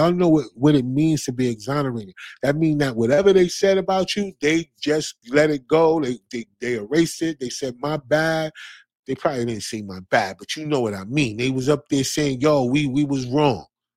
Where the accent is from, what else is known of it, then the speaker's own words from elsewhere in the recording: East Orange, New Jersey, United States; because when I'm from East Orange, right? So I'm a little further north of Camden, right? So I'm more like towards New York.